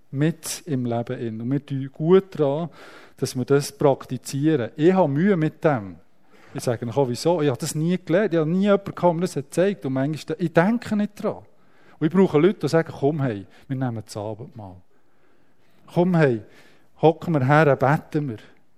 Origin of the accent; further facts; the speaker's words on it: Switzerland; auch als Schweizer